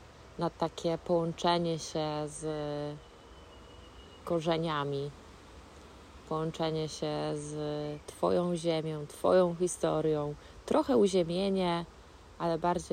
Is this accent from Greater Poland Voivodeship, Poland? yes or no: yes; Konin, Greater Poland Voivodeship, Poland; Jest on na ogrodzie u moich rodziców w Koninie. To moja rodzinna miejscowość.